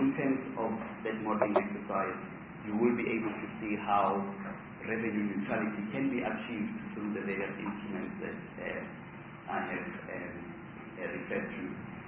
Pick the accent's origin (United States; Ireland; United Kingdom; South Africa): South Africa; Pretoria, Gauteng; I come from Pretoria.